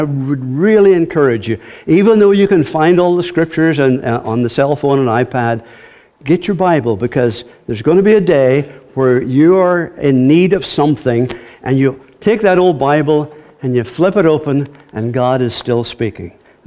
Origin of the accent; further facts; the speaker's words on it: Ireland; In case you're wondering, I am Irish.